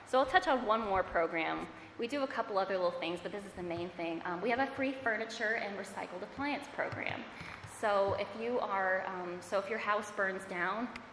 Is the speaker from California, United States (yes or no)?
no; Florida, United States; I'm from Florida, so I absolutely hate the cold.